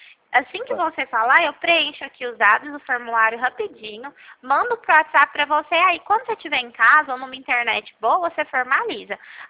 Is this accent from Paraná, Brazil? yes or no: no; Uberlândia, Minas Gerais, Brazil; now in Ribeirão Preto, Brazil; hoje eu falo de Ribeirão Preto, mas a minha cidade natal é Uberlândia.